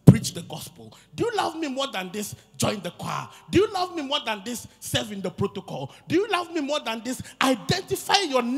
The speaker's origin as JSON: {"language": "English", "region": "Volta", "country": "Ghana", "said": "You know where she comes from? Me. I come from the Volta region."}